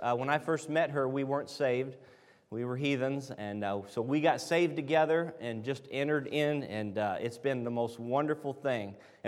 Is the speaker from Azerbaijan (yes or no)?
no; Medina, Ohio, United States; We're from Medina, Ohio, which is about 30 miles south of Cleveland.